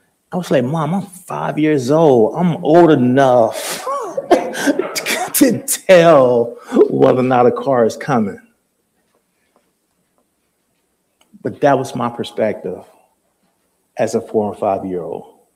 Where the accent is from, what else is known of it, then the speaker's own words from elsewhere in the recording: Mobile, Alabama, United States; You know, as you know, I grew up in Mobile, Alabama. And in my neighborhood, there were like two convenience stores within walking distance.